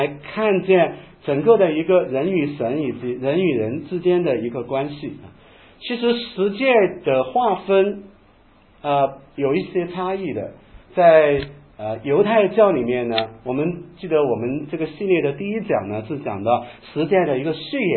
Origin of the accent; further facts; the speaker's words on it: China; 我们中国人别的没有，孝道应该是有的